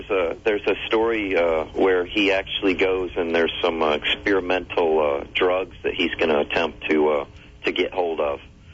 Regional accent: Loganville, Georgia, United States; also born or lived in Illinois; Yeah, I grew up in, I moved from Illinois when in 76, my bicentennial year, and moved down to Loganville, Georgia, which is very rural at the time.

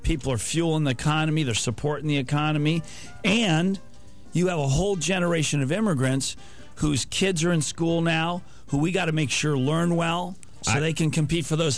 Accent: Sacramento, California, United States; now in Los Angeles, United States; I mean, I grew up in Sacramento, up north. It's a world different 400 miles north.

